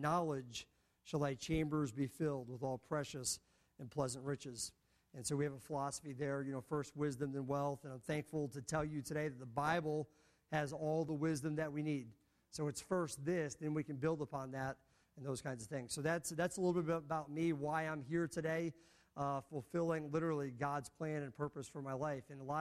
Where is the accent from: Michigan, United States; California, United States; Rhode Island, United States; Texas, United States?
Rhode Island, United States; So I grew up in Rhode Island my whole life.